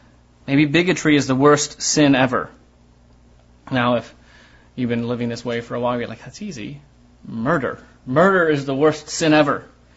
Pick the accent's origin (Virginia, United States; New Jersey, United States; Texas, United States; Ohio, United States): Ohio, United States; because he knew that I was from Ohio.